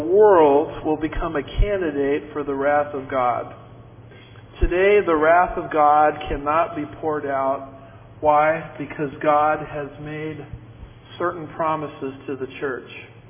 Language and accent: English; United States; I am an American. I speak as an American.